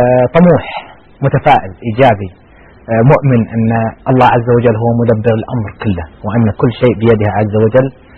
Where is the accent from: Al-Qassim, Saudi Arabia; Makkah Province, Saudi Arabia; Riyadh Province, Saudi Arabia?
Riyadh Province, Saudi Arabia; Riyadh; طبعا أنا من المملكة العربية السعودية الرياض